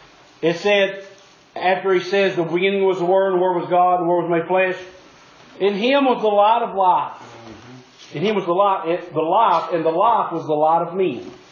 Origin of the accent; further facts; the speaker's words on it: United States; Yeah, I'm an American, proud to be an American.